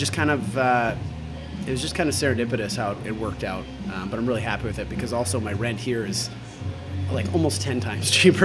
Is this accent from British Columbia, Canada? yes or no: yes; Vernon, British Columbia, Canada; also born or lived in Vancouver / Toronto; now in Kelowna, Canada; I'm from Vernon, which is not too far away. Like most good Canadians, I've done my time in Vancouver and Toronto and some of the bigger cities